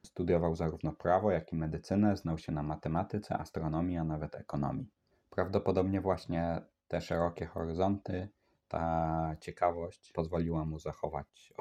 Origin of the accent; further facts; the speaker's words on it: Toruń, Kuyavian-Pomeranian Voivodeship, Poland; Sam pochodzę z Torunia, czyli tego samego miasta, w którym urodził się Mikołaj Kopernik